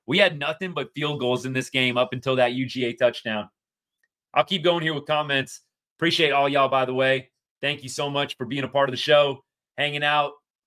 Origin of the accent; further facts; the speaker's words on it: Texas, United States; I'm from the Dallas-Fort Worth area originally, so love the Rangers, love the Cowboys, love the Mavericks